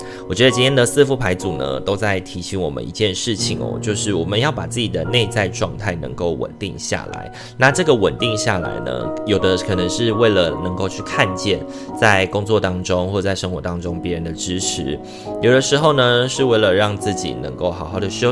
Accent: Taiwan; 有的时候呢，我们就是台湾人的那个性格嘛

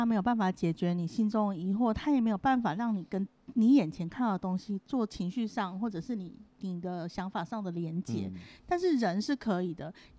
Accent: Taiwan; 是其实我们台湾人自己出去玩你也可以参加

